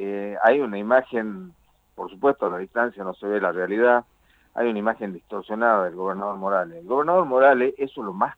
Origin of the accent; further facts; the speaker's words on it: Argentina; Jujuy también existe, acá también somos argentinos